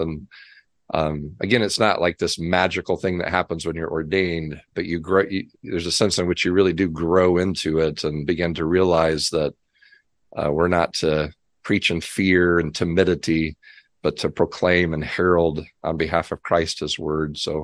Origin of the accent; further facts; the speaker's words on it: North Carolina, United States; I'm a hillbilly from North Carolina, and just sometimes I mispronounce things or wrongly emphasize things.